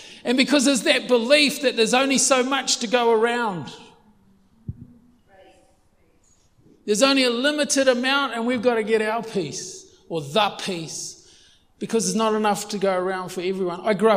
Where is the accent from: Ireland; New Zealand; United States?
New Zealand; I grew up in New Zealand.